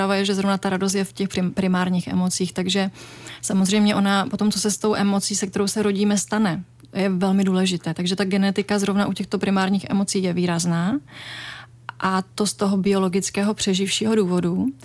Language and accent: Czech; Slovakia; No, já jsem Slovenka